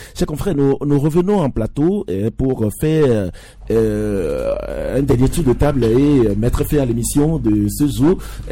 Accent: Togo; quand on parle de terre chez nous au Togo, c'est les collectivités.

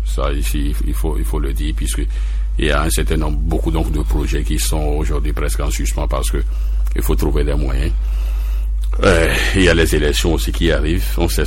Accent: Togo; oui, en tant que Togolais, on ne peut qu'envier cela.

